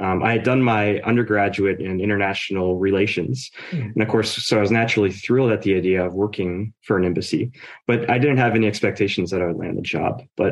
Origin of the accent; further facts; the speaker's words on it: Cincinnati, Ohio, United States; moved away as an adult; I'm from the United States, the Midwest, a city called Cincinnati, Ohio, in the state of Ohio. And it's a nice place, but somewhat insular.